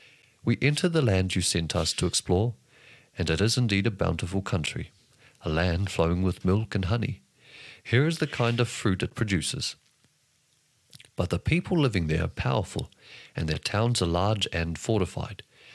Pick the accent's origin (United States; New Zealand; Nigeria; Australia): New Zealand; accent: New Zealand; In my New Zealand accent, I struggle pronouncing any of them.